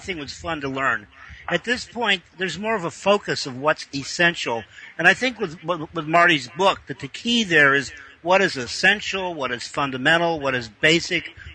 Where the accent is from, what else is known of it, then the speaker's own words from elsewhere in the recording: Ireland; Carl, we're Irish.